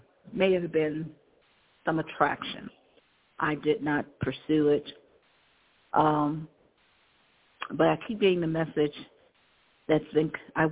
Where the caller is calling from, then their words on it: Albuquerque, New Mexico, United States; calling from Albuquerque, New Mexico.